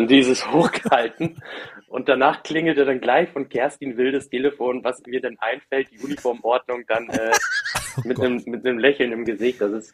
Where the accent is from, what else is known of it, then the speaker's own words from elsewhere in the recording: Hamburg, Germany; Ich treibe mich gerade in meiner Heimat Hamburg rum